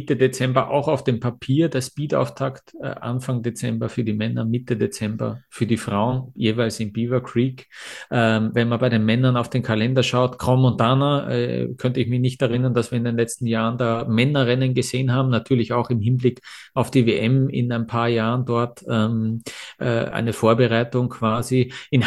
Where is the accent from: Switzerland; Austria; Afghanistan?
Austria; für mich als Österreicher vielleicht besonders